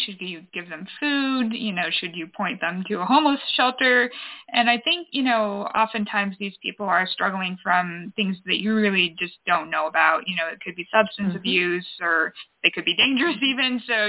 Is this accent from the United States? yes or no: yes; Citrus Heights, California, United States; also born or lived in Michigan; now in Reno, United States; I was born in Michigan, and then we, you know, moved to Citrus Heights, California, which is kind of near Sacramento. And so I was there until about, you know, sixth grade, and then I came to Reno.